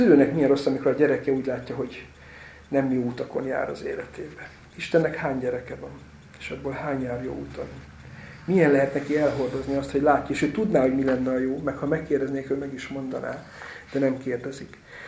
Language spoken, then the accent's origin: Hungarian; Eger, Heves, Hungary; egri gyerek vagyok, bükbe jártunk ki